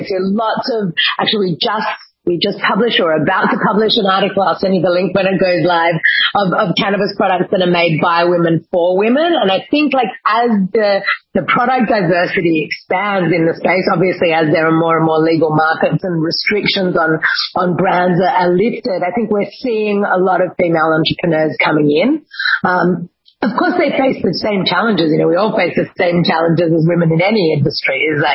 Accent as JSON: {"language": "English", "town": "Sydney", "region": "New South Wales", "country": "Australia", "tie": "born or raised there"}